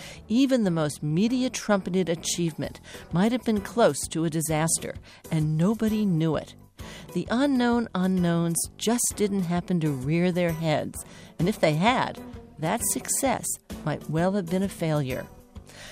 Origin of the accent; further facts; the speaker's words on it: San Francisco, California, United States; And here we are at BIO 2016 in my hometown, San Francisco.